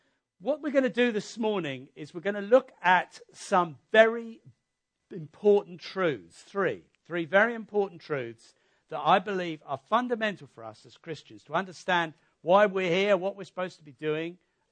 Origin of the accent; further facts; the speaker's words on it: Hastings, South East England, United Kingdom; now in Winchester, United Kingdom; We grew up at Hastings in East Sussex, although we're in Winchester now.